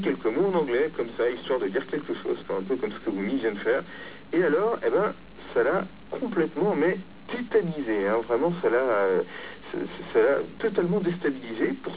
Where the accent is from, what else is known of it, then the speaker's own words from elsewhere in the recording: France; Ça m'est arrivé plein de fois de parler anglais, ou allemand, ou russe, d'ailleurs avec des Coréens qui savaient que je suis français sans que ça pose de problème.